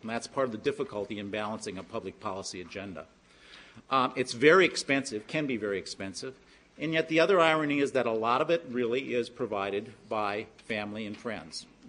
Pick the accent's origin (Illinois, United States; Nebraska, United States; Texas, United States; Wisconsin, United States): Wisconsin, United States; I always love getting back to my home state of Wisconsin. And even though I left here shortly after I graduated to go to Wisconsin Graduate School at Georgetown, this is still home.